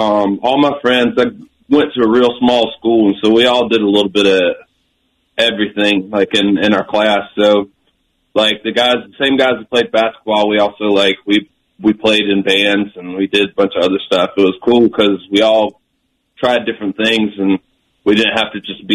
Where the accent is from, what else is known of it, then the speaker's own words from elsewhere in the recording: Aiken, South Carolina, United States; Like it's a small retirement town. I grew up in Aiken.